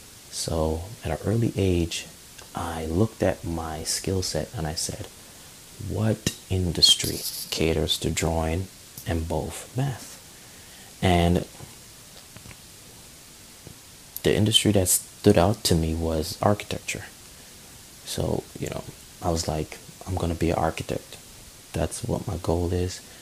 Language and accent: English; Jamaica; my journey to design started as a child in Jamaica. I was born in Jamaica.